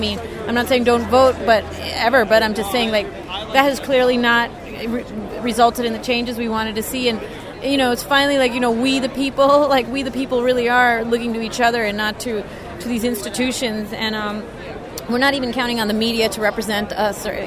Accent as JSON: {"language": "English", "town": "New York City", "region": "New York", "country": "United States", "said": "I'm a New Yorker and local filmmaker, organizer, writer"}